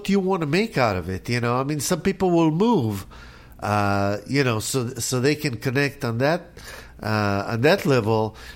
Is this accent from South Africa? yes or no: yes; South Africa; I had that happen to me when I came from South Africa to here.